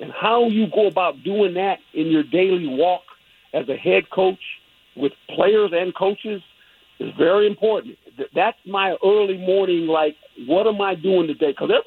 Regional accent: Fort Ord, California, United States; also born or lived in Germany; I was born in Fort Monmouth. We left there when I was about two or three and then went to Germany. And my sister was born there, and then we moved back to California, to Fort Ord, California, which is on the Monterey Peninsula.

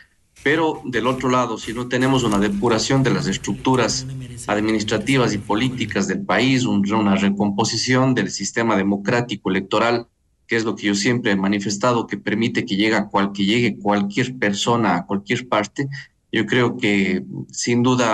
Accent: Ecuador; lo hablo como un ecuatoriano más

